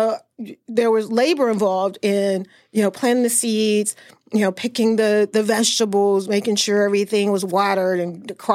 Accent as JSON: {"language": "English", "town": "Jackson", "region": "Mississippi", "country": "United States", "tie": "born or raised there", "said": "I grew up in Jackson, Mississippi around construction, around my grandfather, and they were always in real estate."}